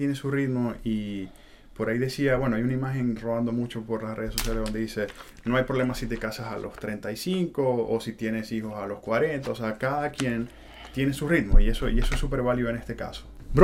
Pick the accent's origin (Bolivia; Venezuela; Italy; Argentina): Venezuela; Maracaibo, Zulia; Cuando yo salí de Maracaibo, se quedaba mi hermano y se quedaba mi mamá también en Maracaibo.